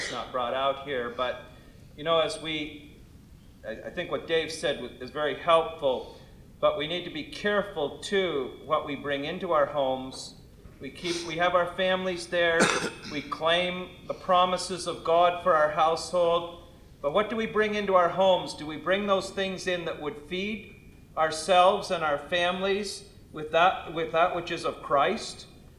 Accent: Smiths Falls, Ontario, Canada; in my hometown of Smiths Falls

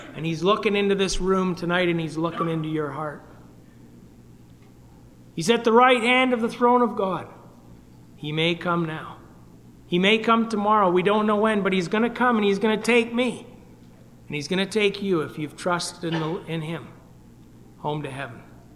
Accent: Ottawa, Ontario, Canada; I had the privilege of growing up in Ottawa as a young boy and going to the gospel meeting.

